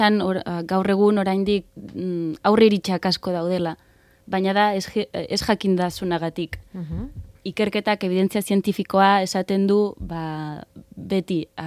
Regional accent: Catalonia, Spain; Basque is a second language; moved away as an adult; now in Basque Country, Spain; ni beraz katalana naiz, eta han dago, hemen baino arruntago.

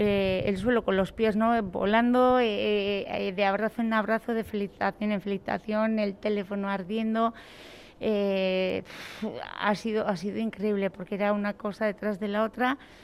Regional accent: San Sebastián, Basque Country, Spain; Los que somos de Donosti hemos visto esta regata que tiene algo tan distinto al resto

